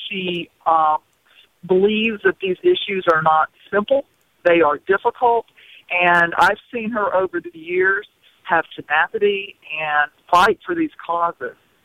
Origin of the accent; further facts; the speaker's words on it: Arkansas, United States; I'm originally from Arkansas, and I've seen Hillary over the years talking about the same issues